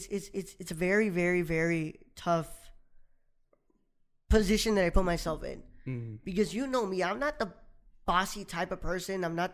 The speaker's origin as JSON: {"language": "English", "town": "Houston", "region": "Texas", "country": "United States", "tie": "born or raised there", "said": "And sadly, you know, I love my hometown. But Houston, I got so many people who are already, you know, kind of down to do something."}